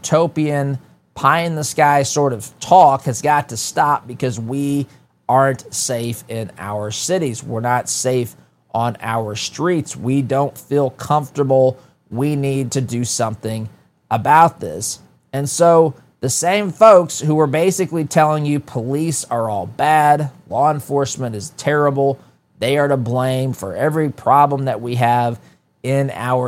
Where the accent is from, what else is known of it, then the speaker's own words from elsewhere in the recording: United States; as someone, as an American, as a human being, I'm cheering for the crime to be cleaned up